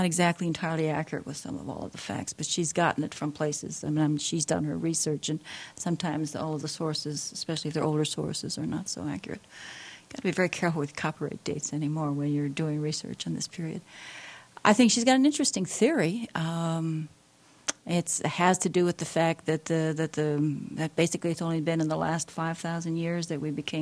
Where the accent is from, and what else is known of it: Chicago, Illinois, United States; born there; moved away as an adult; now in Oregon, United States